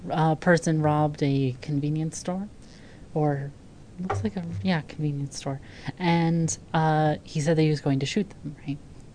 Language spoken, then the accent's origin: English; Canada; I am a lesbian from Canada, and I have been a lumberjack.